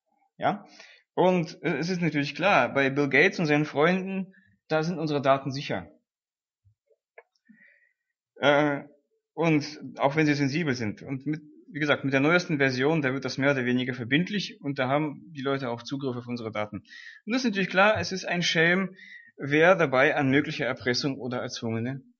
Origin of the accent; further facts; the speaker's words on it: Russia; moved away; Und ich selbst bin in einem Land aufgewachsen, wo es sich eben auch ähnlich verhielt. Also ich komme aus Russland und ich habe den Sozialismus sterben sehen, Anfang der 90er Jahre, und dann haben wir das Land verlassen.